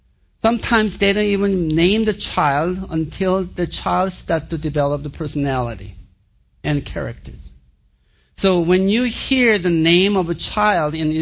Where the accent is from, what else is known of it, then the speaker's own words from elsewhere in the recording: Seoul, South Korea; English is a second language; When I learned English, it was, we started from junior high in Seoul, South Korea. I know some of you guys thinking that I'm from southern Sweden. Really, I'm from South Korea.